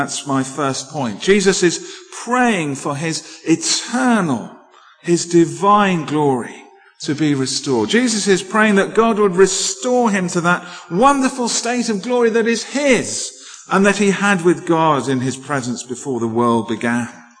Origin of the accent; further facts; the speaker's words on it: England, United Kingdom; Now, maybe it's just because I'm English